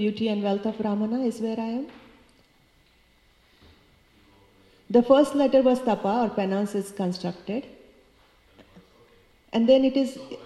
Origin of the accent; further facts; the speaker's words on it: India; English is a second language; And I come from India. We were in a not so well-off family.